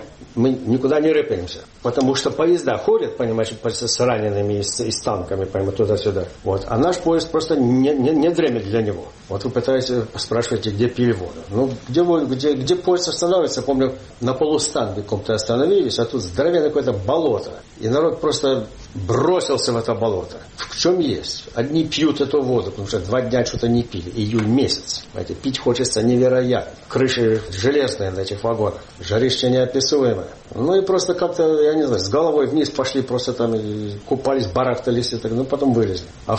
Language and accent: Russian; Kyiv, Ukraine; Мы были эвакуированы из Киева.